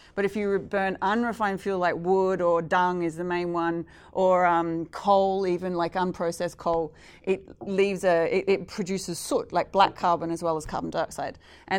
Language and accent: English; Queensland, Australia; which I'm from Queensland, so I know is a bad idea, right?